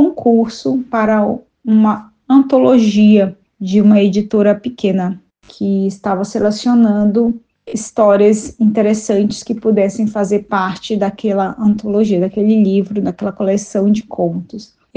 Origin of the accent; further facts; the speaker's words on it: Manaus, Amazonas, Brazil; eu, que sou natural de Manaus, no Amazonas